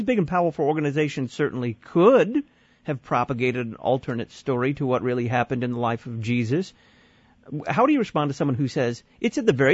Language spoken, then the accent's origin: English; Dallas, Texas, United States; He's assistant pastor at Our Redeemer Lutheran Church in my hometown of Dallas